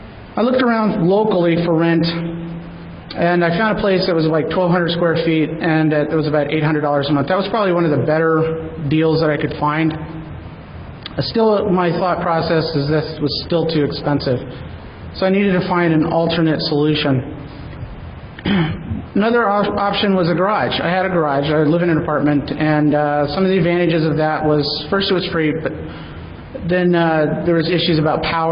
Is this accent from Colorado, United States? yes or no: yes; Colorado Springs, Colorado, United States; I'm from Colorado Springs. And the community there is a lot smaller than a lot of the ones that you hear about, like over in Germany and New York and stuff like that.